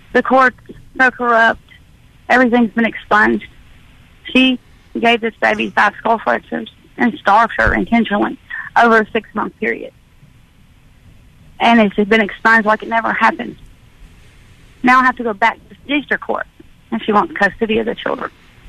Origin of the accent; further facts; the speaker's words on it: Louisiana, United States; moved away as an adult; I'm originally from Louisiana. I've lived here 18 months.